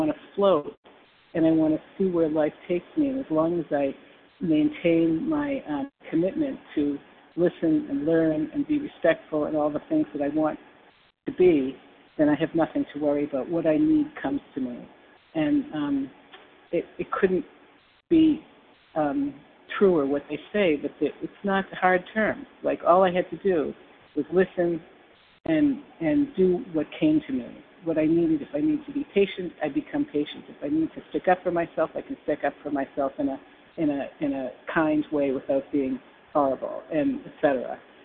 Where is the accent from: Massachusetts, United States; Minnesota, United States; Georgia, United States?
Massachusetts, United States; Boston; And I'm from the Boston area